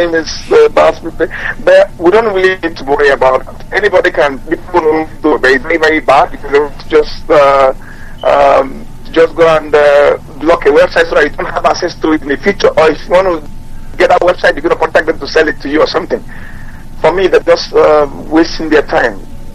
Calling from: London, United Kingdom; I'm also calling from London.

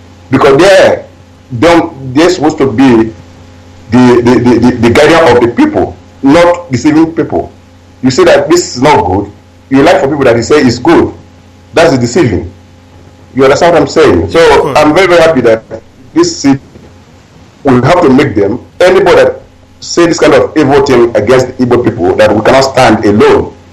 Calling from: Sweden; I'm calling from Sweden.

